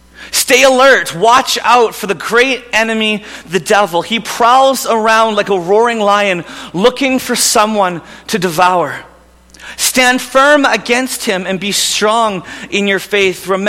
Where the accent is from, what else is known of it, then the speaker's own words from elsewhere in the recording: Vancouver, British Columbia, Canada; Growing up in Vancouver, that was the team that you would cheer for.